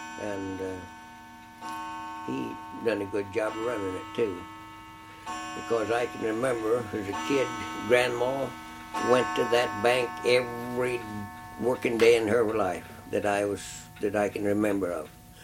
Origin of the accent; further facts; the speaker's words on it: St. Helena, California, United States; born there; I was born in California, in St. Helena Sanitarium, north of Frisco in Napa County.